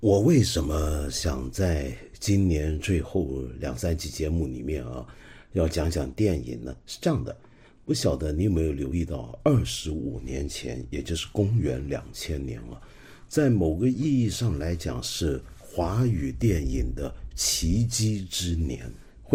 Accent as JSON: {"language": "Chinese", "country": "Hong Kong", "said": "那我作为一个香港人看来格外有感受"}